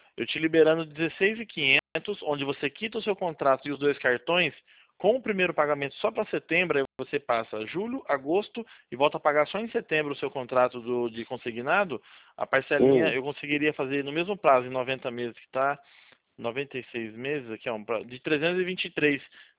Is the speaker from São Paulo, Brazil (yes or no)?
yes; São Paulo, Brazil; Eu sou da região aqui de Campinas, de Jundiaí aqui.